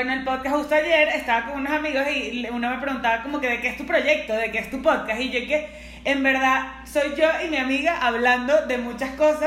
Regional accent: Venezuela; now in Mexico; soy de Venezuela. Estudié psicología. Ahora trabajo en ventas aquí en México.

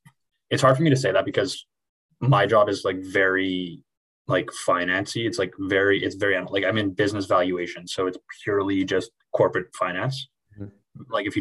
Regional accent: Montreal, Quebec, Canada; I mean, I'm from Montreal

